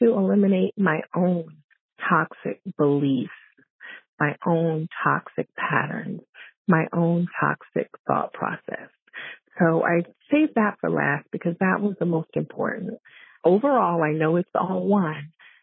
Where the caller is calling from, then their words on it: Long Island, New York, United States; I'm calling from Long Island, New York.